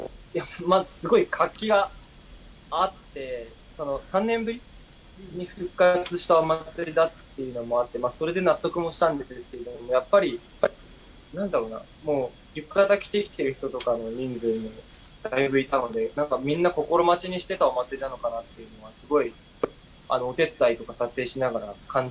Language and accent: Japanese; Fukushima, Japan; 自分は出身の方が、福島の山の方なんです。